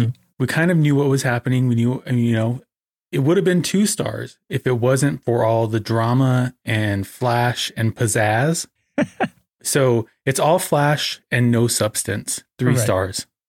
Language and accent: English; United States; I knew, being an American, I knew about Heaven's Gate.